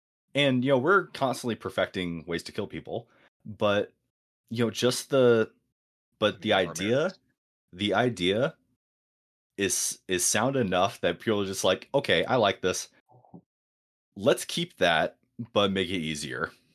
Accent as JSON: {"language": "English", "region": "Oregon", "country": "United States", "tie": "born or raised there", "said": "So, you know, I grew up in Oregon. We had, you know, public land."}